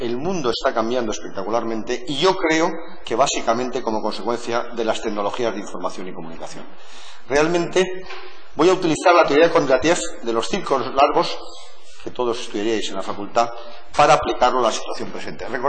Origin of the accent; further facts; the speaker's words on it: Valencian Community, Spain; soy valenciano y por tanto puedo volver a mi tierra y además economista.